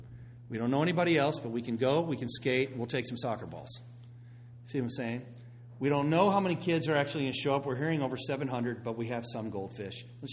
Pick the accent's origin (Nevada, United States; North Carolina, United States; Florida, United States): Florida, United States; A few years ago, before we moved here, Tampa Bay Dream Center, we're from the Tampa Bay area of Florida.